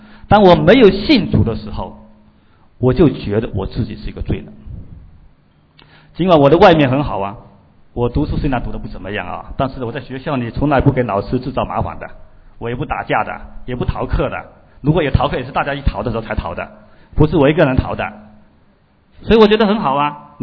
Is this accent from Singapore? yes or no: no; China; 死对我们中国人来说呢是非常避讳的